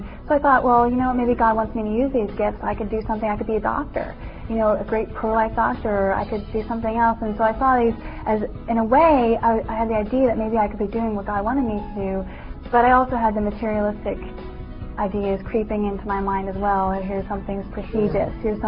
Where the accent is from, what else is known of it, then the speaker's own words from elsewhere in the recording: United States; since I'm an American girl